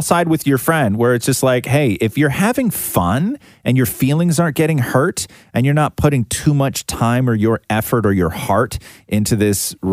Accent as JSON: {"language": "English", "country": "United Kingdom", "said": "As we're British, she makes fun of me for pronouncing your name the way you say it"}